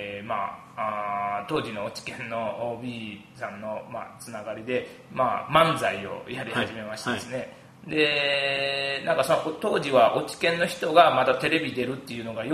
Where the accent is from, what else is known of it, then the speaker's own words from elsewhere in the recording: Takatsuki, Osaka, Japan; 大阪出身で、大阪の高槻市という、はい、まあ、どっちかというと京都寄りの町でね、はい、生まれ育ちまして、